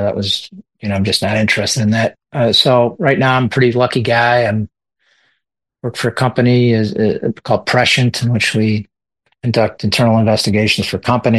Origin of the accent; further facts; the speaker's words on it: Chicago, Illinois, United States; I grew up in Beverly and we didn't hear gunshots like ever.